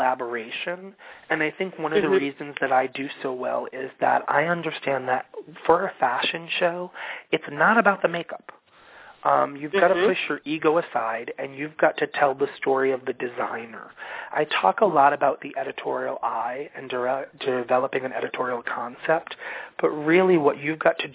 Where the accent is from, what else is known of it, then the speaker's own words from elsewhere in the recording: Providence, Rhode Island, United States; I grew up in Providence, Rhode Island, which was very liberal but also very small.